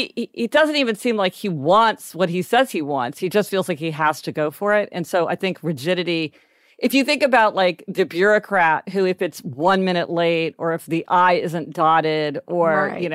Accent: Kansas City, Missouri, United States; Well, we're Midwesterners too.

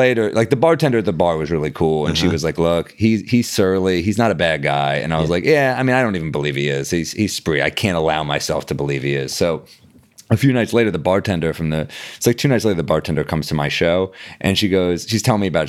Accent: New York, United States; I'm like, hey, man, I'm from New York.

